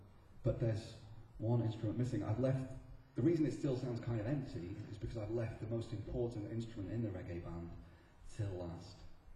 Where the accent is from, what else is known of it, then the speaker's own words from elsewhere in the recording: Blackpool, North West England, United Kingdom; And I'm from Blackpool, so spinning plates is like, you have to learn these kinds of things when you're a kid in Blackpool to make a living.